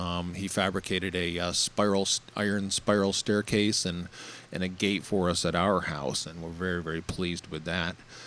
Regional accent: New York, United States; moved away as an adult; now in Charleston, United States; I'm from New York State originally, way up near Lake Placid, New York, near the Canadian border.

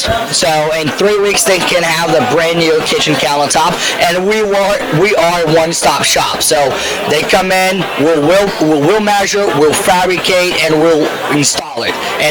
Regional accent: Brazil; moved away; Yes. I'm originally from Brazil.

